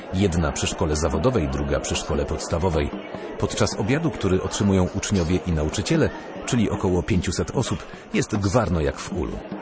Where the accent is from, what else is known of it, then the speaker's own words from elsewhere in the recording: Madagascar; now in Poland; Jestem klerykiem salezjańskim z Madagaskaru.